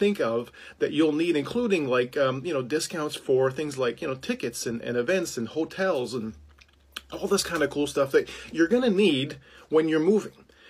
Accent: Toronto, Ontario, Canada; I grew up in Toronto in the 90s, and you know, hung out downtown

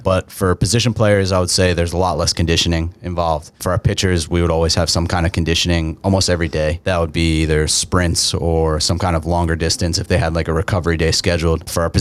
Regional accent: Philadelphia, Pennsylvania, United States; I grew up in the Philly area. So, okay. Yeah, like born and raised. I was born in the city and then raised in the suburbs.

